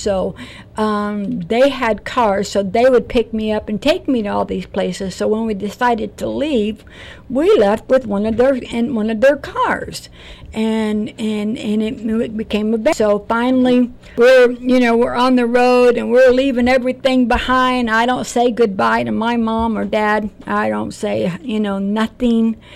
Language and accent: English; Joliet, Illinois, United States; In Illinois. So I grew up in Joliet, Illinois, and so this was, I hated it, and I wanted out the moment I got married.